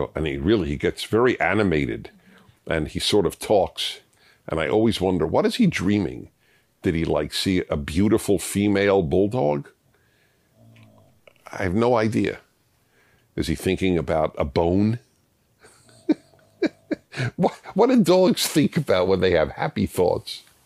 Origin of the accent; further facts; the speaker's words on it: United States; And I don't say it because I'm American.